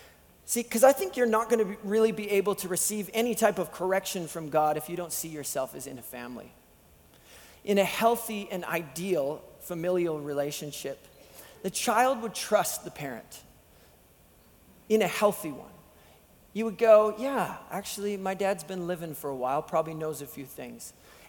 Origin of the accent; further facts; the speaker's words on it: Picture Butte, Alberta, Canada; I was from Picture Butte, so we were rival towns.